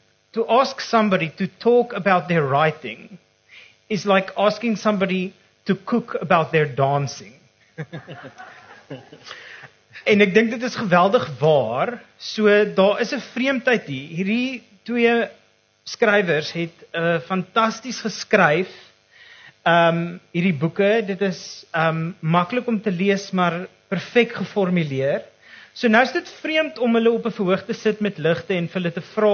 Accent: Johannesburg, Gauteng, South Africa; now in Stellenbosch, South Africa; ek as 'n transplante Joburger voel ek kan dit as 'n topic aanroer omdat ek hier aanland

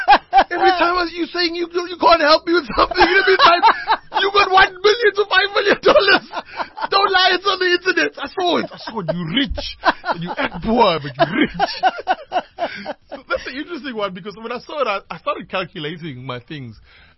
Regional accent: Newlands, KwaZulu-Natal, South Africa; I'm from Newlands. And there it was something else. Like, you know, kids are riding bikes till today.

